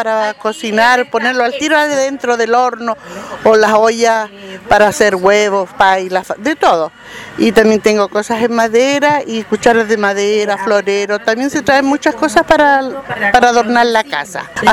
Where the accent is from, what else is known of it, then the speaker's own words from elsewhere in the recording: Fresia, Los Lagos, Chile; vengo de Fresia